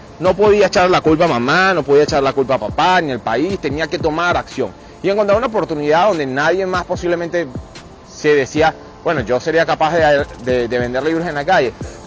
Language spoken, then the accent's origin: Spanish; Venezuela; now in Dominican Republic; cuando yo llegué a República Dominicana, yo soy de Venezuela, como ustedes lo saben